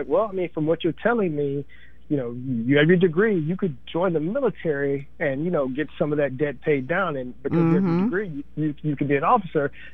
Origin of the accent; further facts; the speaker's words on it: United States; I'm still an American, and I did still serve in this military for 3 years